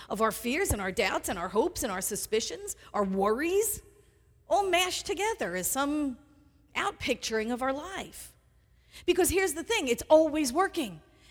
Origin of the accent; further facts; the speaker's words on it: Staten Island, New York, United States; God, I was raised on Staten Island. Do you know how many bridges we had?